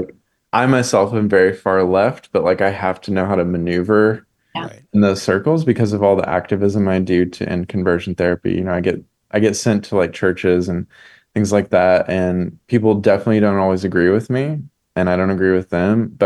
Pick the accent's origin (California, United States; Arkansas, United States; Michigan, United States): Arkansas, United States; Arkansas.